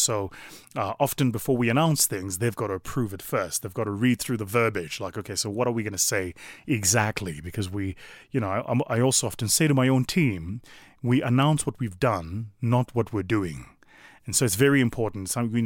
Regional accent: South Africa; less than 30% of them were from my home country of South Africa

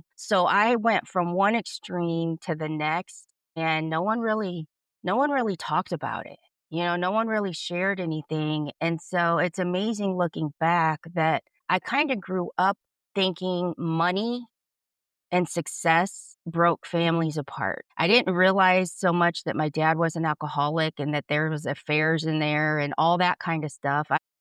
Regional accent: Fort Wayne, Indiana, United States; first language Spanish; English is a second language; Yeah, I was born right here in Fort Wayne, Indiana.

